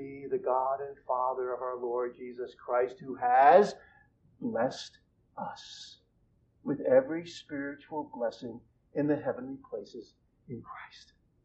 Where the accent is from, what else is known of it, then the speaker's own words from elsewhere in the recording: New England, United States; I am from New England, and New Englanders know how to talk very fast, and I can talk very fast.